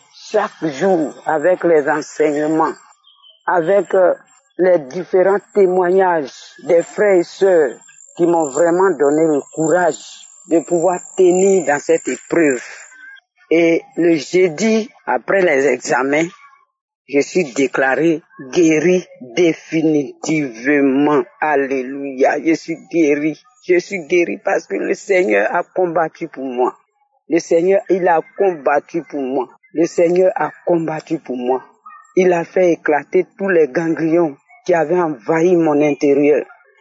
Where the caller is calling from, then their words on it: Côte d’Ivoire; j'appelle de la Côte d'Ivoire, je suis ivoirienne.